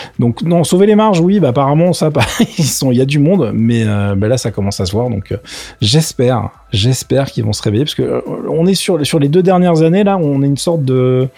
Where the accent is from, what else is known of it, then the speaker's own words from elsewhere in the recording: France; parce que je suis français, je fais ce que je veux